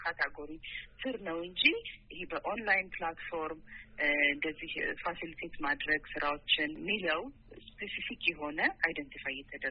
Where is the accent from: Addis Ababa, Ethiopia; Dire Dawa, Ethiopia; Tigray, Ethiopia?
Addis Ababa, Ethiopia; እኔ እንግዲህ ተወልጄ ያደኩት አዲስ አበባ ነው።